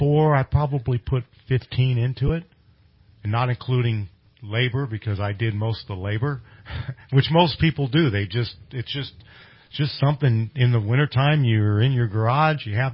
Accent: Marysville, California, United States; now in Redding, United States; and I grew up in Marysville, Yuba City area, mm-hmm. and cruising those cities was huge. And when I moved here in 77, they had a cruise right outside your window, all in downtown Reading.

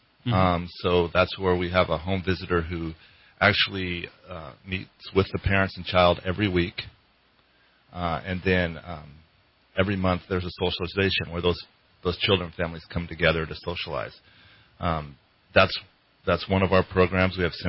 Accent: Redding, California, United States; I was born and raised in Reading, and I wanted to move back to Reading.

